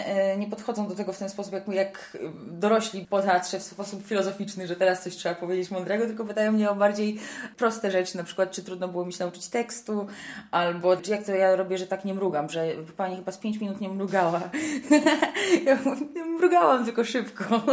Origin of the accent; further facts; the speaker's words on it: Legnica, Lower Silesian Voivodeship, Poland; grałam tam jakieś kółka teatralne w Legnicy, jestem z Legnicy, jeszcze przed studiami.